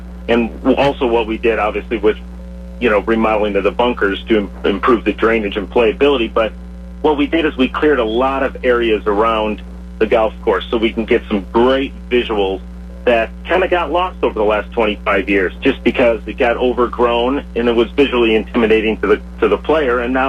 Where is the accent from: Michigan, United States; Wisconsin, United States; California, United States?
Wisconsin, United States; I'm originally from Wisconsin, so I will be rooting for the Cheeseheads and Steve Stricker and Mark Wilson.